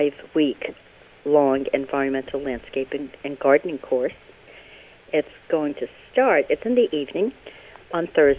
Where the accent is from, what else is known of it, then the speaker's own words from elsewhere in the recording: Lynn, Massachusetts, United States; I grew up in Lynn. And some people might say, well, all right. But I grew up next to Lynn Woods, and I come from a large family. My father's background is Irish. My mother's Polish